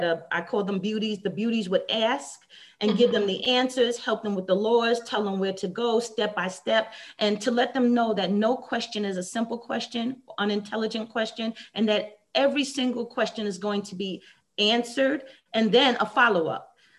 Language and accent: English; New York, United States; accent: New York; now in Charlotte, United States; I do, because everyone I'm around is from New York, even here in Charlotte.